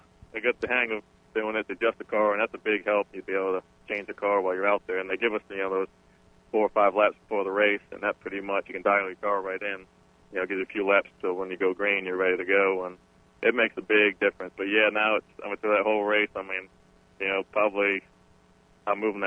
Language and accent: English; Quincy, Massachusetts, United States; Quincy, Mass. is where I was born and raised.